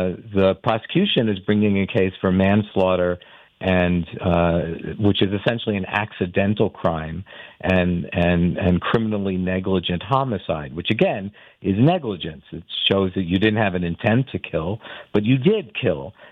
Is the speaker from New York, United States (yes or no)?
yes; New York, United States; I mean, I can tell you as a New Yorker